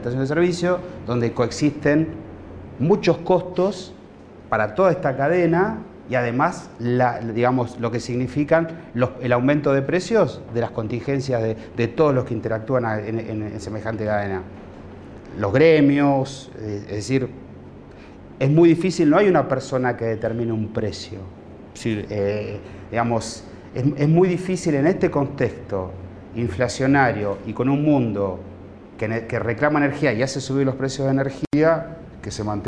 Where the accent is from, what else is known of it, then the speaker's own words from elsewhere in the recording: Santa Cruz, Argentina; Me pasó a mí, yo soy de Santa Cruz, fui fiscal de Estado y yo reclamé DUPI.